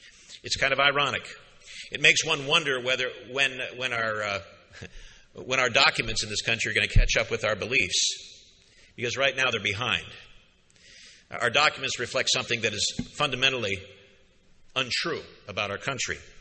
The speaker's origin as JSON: {"language": "English", "town": "Madison Heights", "region": "Michigan", "country": "United States", "tie": "born or raised there", "said": "that I grew up in Madison Heights, Michigan, outside of Detroit, because I was a member, well, at least my mother was a member of the Catholic Church"}